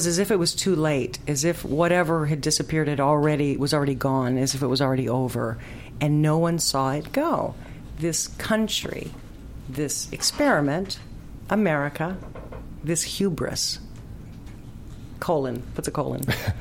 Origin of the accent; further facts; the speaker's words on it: Ohio, United States; You know, you go back to your home. I'm from Ohio. I go back to my home